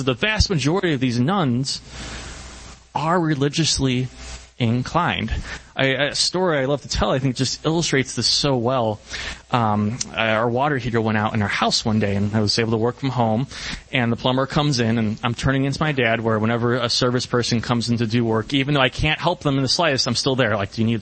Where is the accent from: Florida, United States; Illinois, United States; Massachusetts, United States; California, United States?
Illinois, United States; Chicago; accent: Chicago; I apologize if any of my Chicago accent slips into this today.